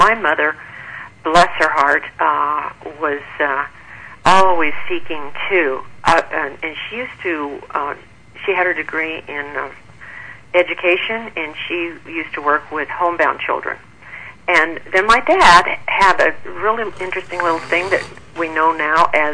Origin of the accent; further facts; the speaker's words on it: Flagstaff, Arizona, United States; also born or lived in Phoenix; I'm a native Arizonan, and earlier part of my life I was raised in Flagstaff, and then the southern part, Phoenix area, later.